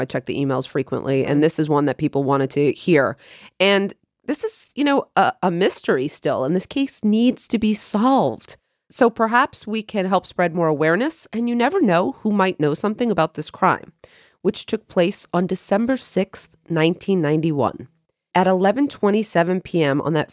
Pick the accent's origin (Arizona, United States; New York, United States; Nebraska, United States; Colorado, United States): New York, United States; Because we grew up on Long Island.